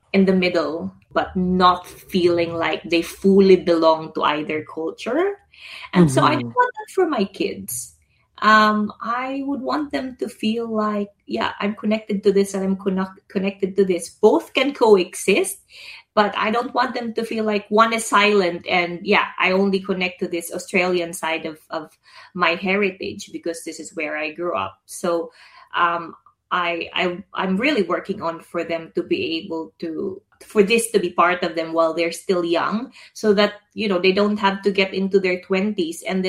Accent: Philippines; I was born in the Philippines. I was raised by two Filipinos. there's no question in my mind in terms of my cultural identity. I'm Filipino through and through.

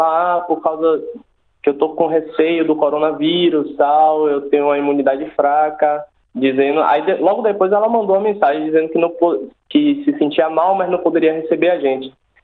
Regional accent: Salvador, Bahia, Brazil; moved away as an adult; now in Perth, Australia; Eu sou de Salvador, Bahia.

